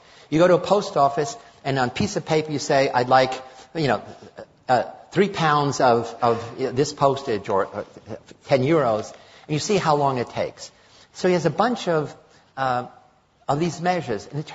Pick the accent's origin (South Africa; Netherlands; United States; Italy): Italy; Sicily